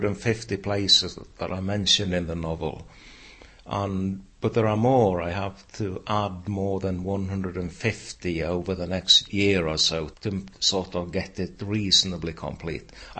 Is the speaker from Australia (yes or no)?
no; Norway; And they asked where I was from Norway.